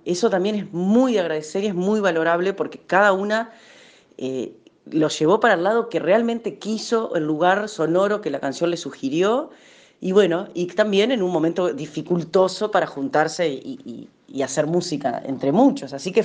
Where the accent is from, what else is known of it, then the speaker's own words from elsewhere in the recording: Paysandú, Uruguay; now in Montevideo, Uruguay; yo a los 20 años me fui a vivir a Montevideo a estudiar, o sea, tengo más de la mitad de mi vida no viviendo en Paysandú, que es mi ciudad natal